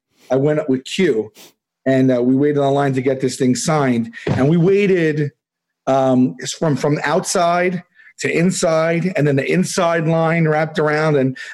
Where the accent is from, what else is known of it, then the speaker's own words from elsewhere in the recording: Staten Island, New York, United States; I'm from Staten Island.